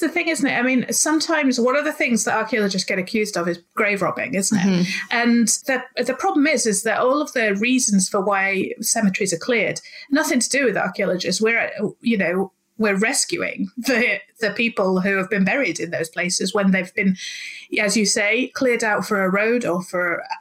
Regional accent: Leeds, Yorkshire and the Humber, United Kingdom; moved away as an adult; now in South East England; I'm from Leeds, but you can't really tell that much anymore because I came down south, married a southerner, worked at a palace and lost most of my accent.

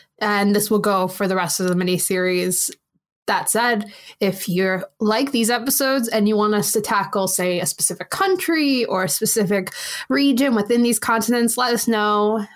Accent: United States; accent: American; It's not going to sound right when my American accent tries and tackles this.

